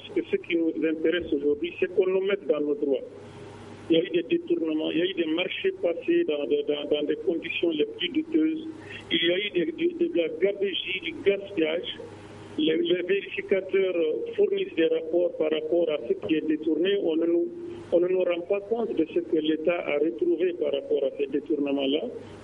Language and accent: French; Mali; en tant que malien, citoyen malien